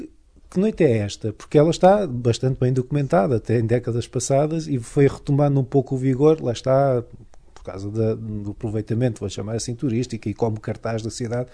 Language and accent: Portuguese; Venezuela; also born or lived in Madeira, Portugal; Eu, sendo madeirense, cresci na Venezuela e, portanto, percebo perfeitamente, porque toda a minha família estava lá praticamente